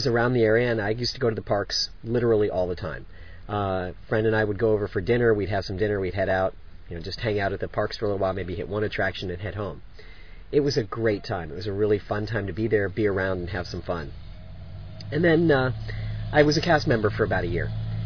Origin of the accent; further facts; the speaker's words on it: Florida, United States; also born or lived in Orlando; As a longtime fan, I grew up in South Florida. I was born before Disney World opened, so I went there as a youngster.